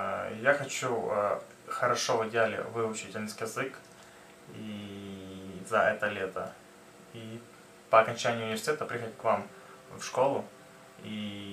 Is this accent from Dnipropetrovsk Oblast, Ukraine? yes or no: yes; Dniprodzerzhynsk, Dnipropetrovsk Oblast, Ukraine; я из Украины, из города Днепродзержинск.